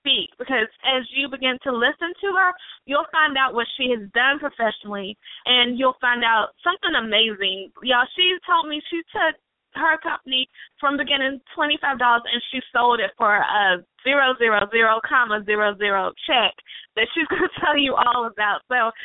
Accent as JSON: {"language": "English", "region": "North Carolina", "country": "United States", "said": "Y'all know I'm from North Carolina, and I met her in Raleigh"}